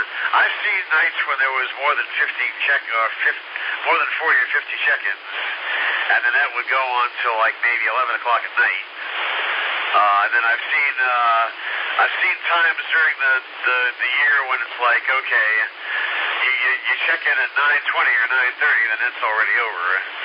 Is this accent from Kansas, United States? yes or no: no; New York, United States; Nassau County. In fact, go very much further west.